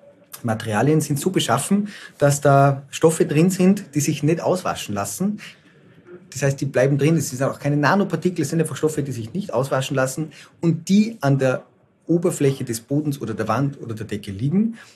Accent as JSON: {"language": "German", "region": "Salzburg", "country": "Austria", "lives_now": "Vienna, Austria", "said": "ich bin ja aus Salzburg und wir sitzen hier in Wien."}